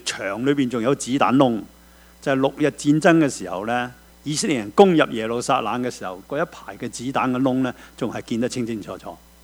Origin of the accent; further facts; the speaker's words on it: China; 好像我们中国人呢，即是婚宴